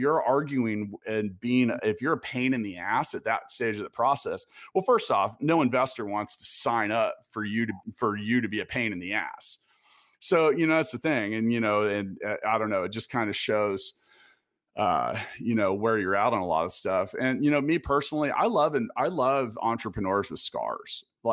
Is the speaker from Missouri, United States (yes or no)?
yes; Kansas City, Missouri, United States; it's a really cool event brought to you by the people in my hometown in Kansas City.